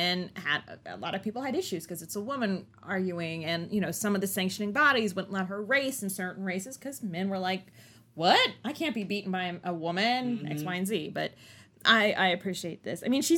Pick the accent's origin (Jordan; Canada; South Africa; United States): United States; Midwest; I'm probably 100% mispronouncing that because I am from the Midwest, and that's what we do here.